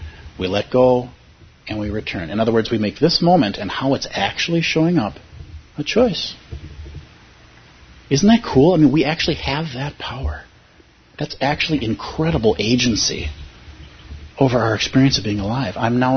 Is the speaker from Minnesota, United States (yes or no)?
yes; Minnesota, United States; for me as a Minnesotan and somebody of Irish ancestry